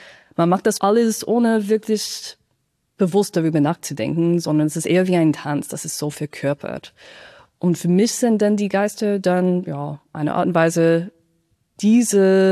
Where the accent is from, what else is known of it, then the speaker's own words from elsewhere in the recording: Chico, California, United States; German is a second language; moved away as an adult; now in Leipzig, Germany; Weil ich habe auch in den USA studiert, in Kalifornien, tatsächlich in meiner Heimatstadt, Chico heißt das.